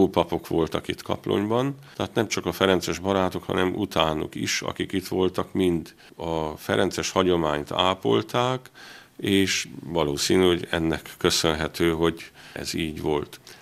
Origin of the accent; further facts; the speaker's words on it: Ciceu, Harghita, Romania; Csíkszentmiklóson születtem, ez Csíksomlyótól 10 kilométerre